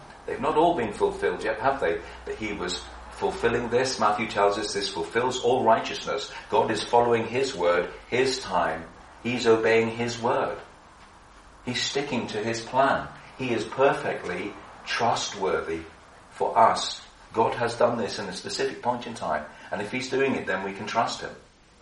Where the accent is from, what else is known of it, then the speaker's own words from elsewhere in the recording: England, United Kingdom; And I smile because I'm English.